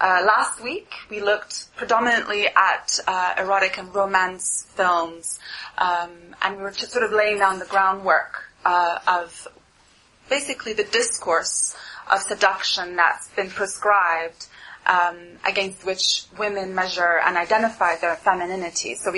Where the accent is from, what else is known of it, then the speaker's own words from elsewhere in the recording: Montreal, Quebec, Canada; I'm from Montreal originally, but I'm now over here working at the BFI